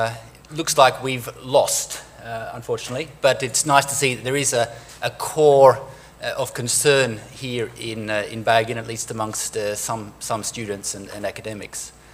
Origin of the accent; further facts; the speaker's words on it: Australia; English is a second language; now in Norway; As you can probably hear, I'm also Australian, not native Norwegian.